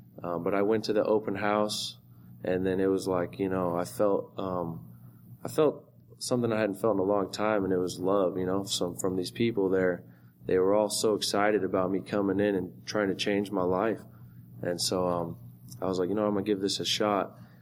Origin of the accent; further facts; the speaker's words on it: Washington, United States; I grew up in Washington State.